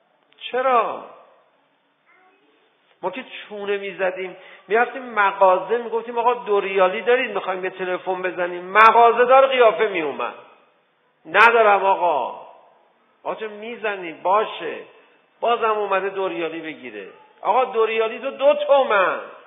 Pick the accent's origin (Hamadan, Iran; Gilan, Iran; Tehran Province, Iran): Tehran Province, Iran; Tehran; ما بچگیمون یادمونه دیگه، تو تهران سرچشمه بودیم، بعد محله های دیگه تهران بودیم